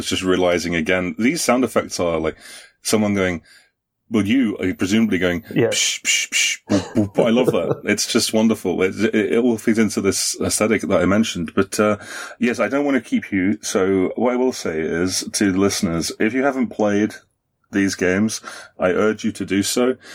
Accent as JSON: {"language": "English", "country": "United Kingdom", "said": "I'm British. I got to do the Monty Python references."}